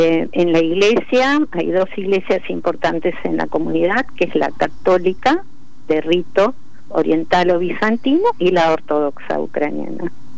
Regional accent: Argentina; born there; Después nací yo, soy la única argentina de mi familia.

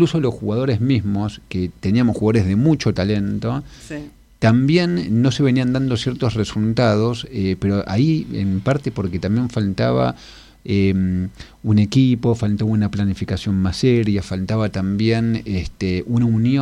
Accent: Argentina; lo digo como futbolero, como ciudadano argentino y como líder del ámbito social

